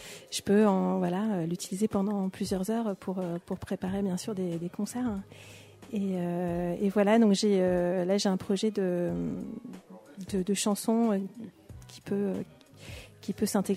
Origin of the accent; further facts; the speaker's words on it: Andrézy, Île-de-France, France; Je suis d'Andrézy, c'est okay. limite okay.